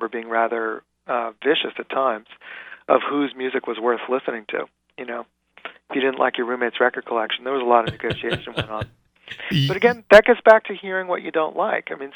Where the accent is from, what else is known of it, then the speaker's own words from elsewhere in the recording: New York City, New York, United States; I grew up in New York City in the 70s.